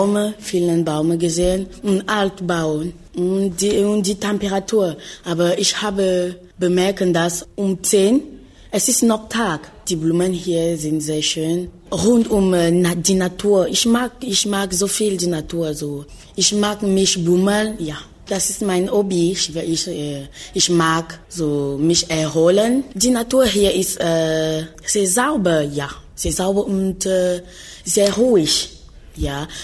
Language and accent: German; Cameroon; German is a second language; now in Germany; aus Kamerun und ich bin 15 Jahre alt. Ich lerne Deutsch, weil es eine gute Sprache ist.